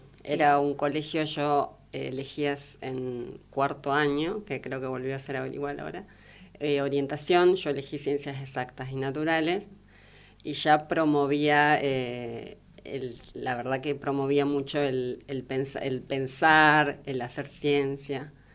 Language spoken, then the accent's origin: Spanish; Neuquén, Argentina; Soy de Neuquén.